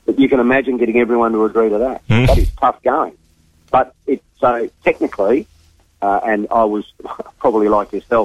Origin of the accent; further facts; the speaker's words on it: Northern Territory, Australia; I come from the Northern Territory, and I know it well.